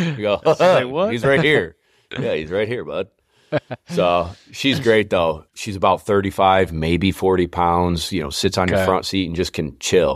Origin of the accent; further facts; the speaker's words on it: Syracuse, New York, United States; I'm from Syracuse, New York.